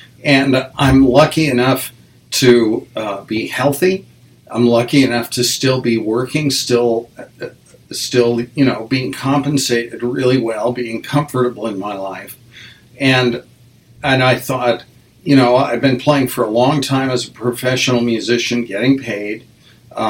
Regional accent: Nebraska, United States; also born or lived in Wyoming; that was a time that I didn't really get to experience growing up in Nebraska and Wyoming.

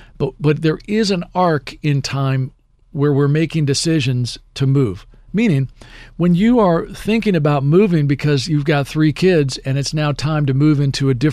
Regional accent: Potomac, Maryland, United States; Now, I ultimately moved back into the house that I grew up in Copenhagen, in Potomac, Maryland. And I ultimately decided that I wanted to be back into the neighborhood where I grew up.

